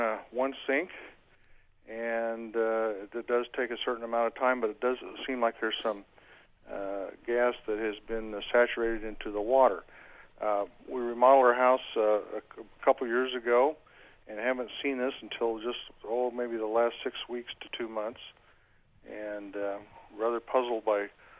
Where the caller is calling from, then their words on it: Pine Village, Indiana, United States; even though I'm calling from Pine Village, I live in West Lafayette and have city water